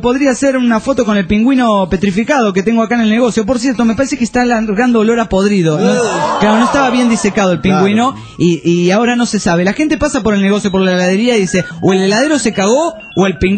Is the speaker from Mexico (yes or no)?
yes; Tabasco, Mexico; soy de Tabasco.